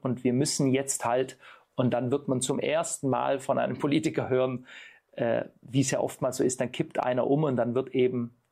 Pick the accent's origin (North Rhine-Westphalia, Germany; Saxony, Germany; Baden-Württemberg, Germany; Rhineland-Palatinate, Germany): Baden-Württemberg, Germany; Stuttgart; Ich komme ja aus Stuttgart.